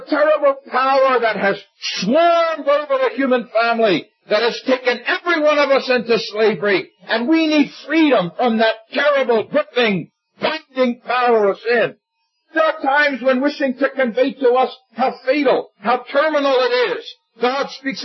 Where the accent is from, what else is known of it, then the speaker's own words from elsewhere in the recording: United States; As an American, I could never forget exactly where I was when I heard that President Kennedy was dead.